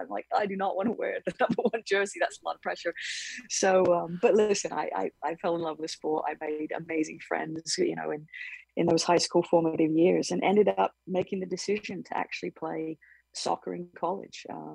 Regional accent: England, United Kingdom; And obviously growing up in England, it was, you know, it's everywhere.

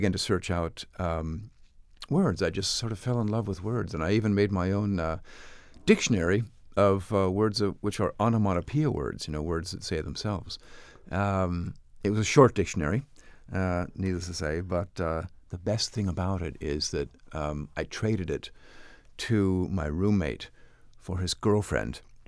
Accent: San Francisco, California, United States; born there; my heritage and my genealogy is almost completely Irish, but I was born in San Francisco

